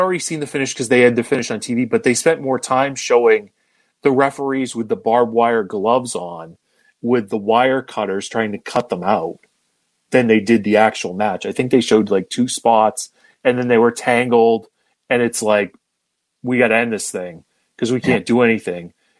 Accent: Newton, Massachusetts, United States; because I grew up in Newton and Waltham was nice and easy.

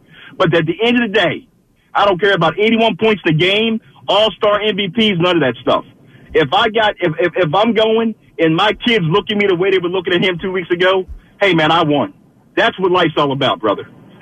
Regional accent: Philadelphia, Pennsylvania, United States; there's no bigger basketball fan growing up in Philly for 45 years than me.

